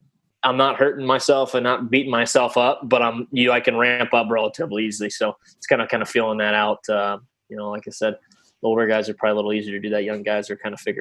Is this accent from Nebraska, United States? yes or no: no; Ohio, United States; You know, I grew up in Ohio, no money to be able to play hockey.